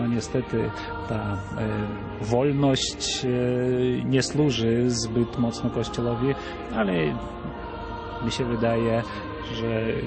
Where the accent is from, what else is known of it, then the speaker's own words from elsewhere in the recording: Eišiškės, Vilnius County, Lithuania; Pochodzę z malutkiego miasteczka Ejszyszki, 70 km od Wilna